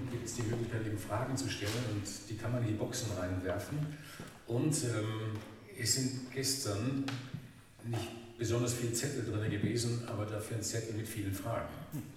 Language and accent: German; Hesse, Germany; now in Austria; komme jetzt seit 2001 aus Österreich. Vorher bin ich in der Nähe von Kassel aufgewachsen.